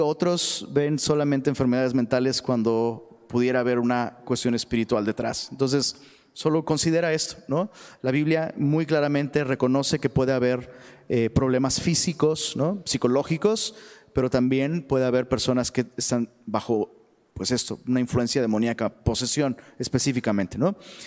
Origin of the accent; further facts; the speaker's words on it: Taxco, Guerrero, Mexico; allá en Taxco, de donde soy originario